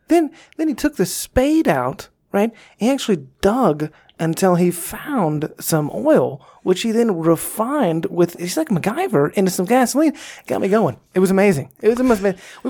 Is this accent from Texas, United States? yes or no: yes; Texas, United States; born there; You know, I was born in Texas. I don't know if you've ever been to Texas.